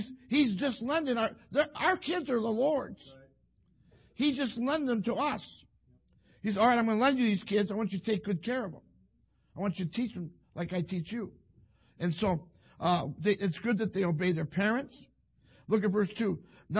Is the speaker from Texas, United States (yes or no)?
no; Toledo, Ohio, United States; I grew up in Toledo, Ohio. I always liked to win.